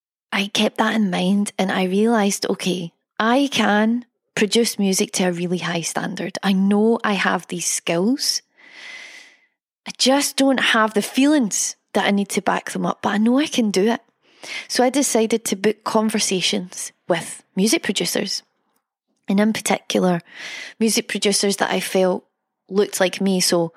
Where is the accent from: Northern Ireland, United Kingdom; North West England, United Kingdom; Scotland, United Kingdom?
Scotland, United Kingdom; I'm Scottish. Telling stories is in my blood, like tea.